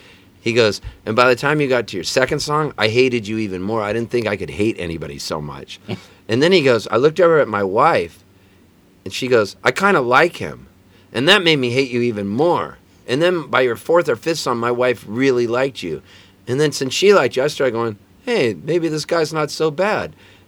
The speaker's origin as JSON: {"language": "English", "town": "Palm Springs", "region": "California", "country": "United States", "tie": "born or raised there", "also_born_or_lived": "Canada / Pasadena, California", "said": "I grew up, we moved from Canada to Pasadena, California, and then my formative years were spent in Palm Springs, California."}